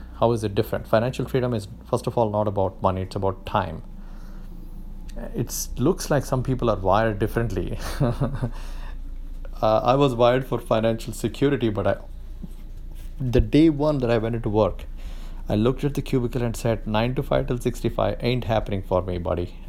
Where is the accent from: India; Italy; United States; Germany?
India; South India; I'm from South Indian middle class where you make as much money as you can, spend as little as you can, and save as much as you can.